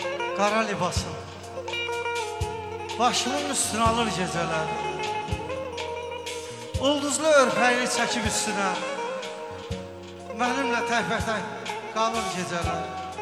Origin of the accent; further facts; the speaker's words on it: Karabakh, Azerbaijan; Biz bugün hamımız Qarabağlıyıq.